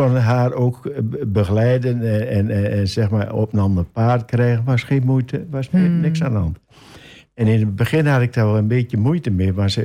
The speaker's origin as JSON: {"language": "Dutch", "town": "Haaksbergen", "region": "Overijssel", "country": "Netherlands", "tie": "born or raised there", "lives_now": "Almelo, Netherlands", "said": "En ik ben geboren en getogen in Haaksbergen. Mm. En in maart 1999 zijn we verhuisd om de kinderen naar Almelo."}